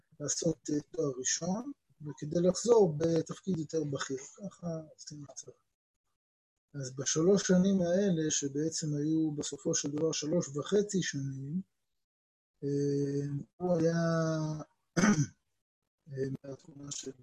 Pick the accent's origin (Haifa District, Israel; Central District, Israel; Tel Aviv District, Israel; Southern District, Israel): Central District, Israel; Ra'anana; רועי ואני גדלנו יחד ברעננה